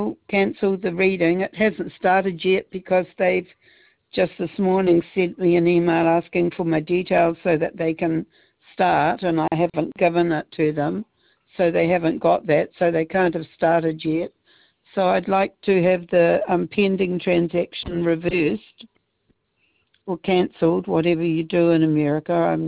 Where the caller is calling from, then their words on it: New Zealand; I'm ringing from New Zealand.